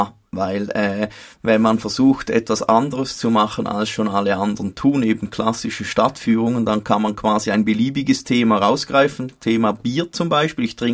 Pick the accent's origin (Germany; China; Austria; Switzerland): Switzerland; St. Gallen; accent: Toggenburg dialect; ich habe Primarschule und Kindergarten im Toggenburg in der Ostschweiz absolviert, und das hat mich nach wie vor so kräftig geprägt, dass mein Dialekt immer noch durchschlägt.